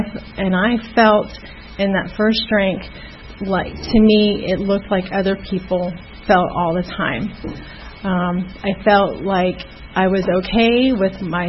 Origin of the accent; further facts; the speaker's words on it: Ohio, United States; But anyway, I grew up in Ohio